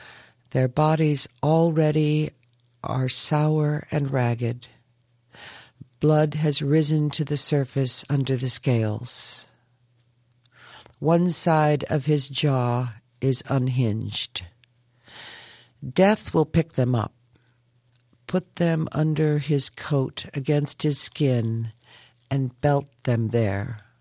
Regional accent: California, United States; Well, my homeland is Northern California, West Marin County, and they have four seasons

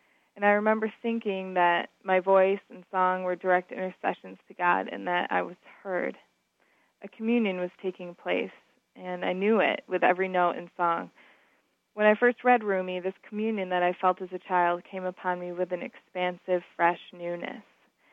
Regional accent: Carolina Beach, North Carolina, United States; I'm from Carolina Beach, North Carolina.

